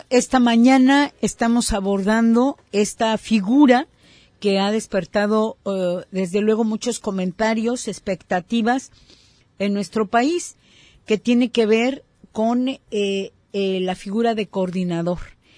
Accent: Mexico

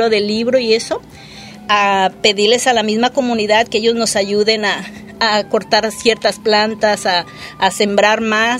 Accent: Arandas, Jalisco, Mexico; Yo soy de Arandas y allá vi cómo por el mezcal se cambió todo

